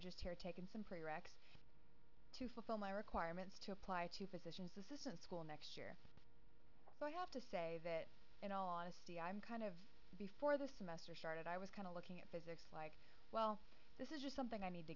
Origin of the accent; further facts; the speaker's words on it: El Paso, Texas, United States; I'm from El Paso, Texas, where I was born and raised, and for those of you who aren't familiar, El Paso is basically as far west as you can go in the state. It's a border town, right on the border of Mexico and New Mexico.